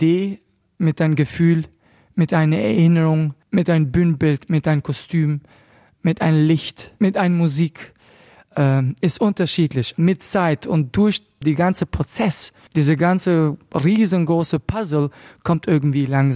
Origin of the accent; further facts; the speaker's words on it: Albania; ich komme selber aus Albanien